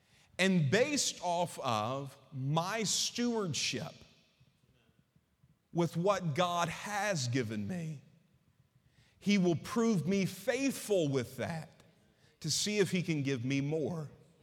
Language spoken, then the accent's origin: English; Mississippi, United States; We're from Mississippi.